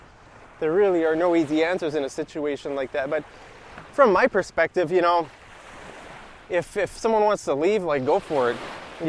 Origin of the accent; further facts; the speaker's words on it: Alberta, Canada; I'm from Alberta